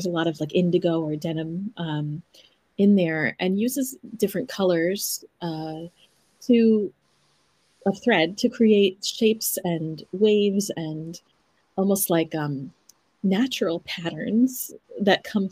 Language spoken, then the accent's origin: English; United States; now in Japan; at least for me as an American in Japan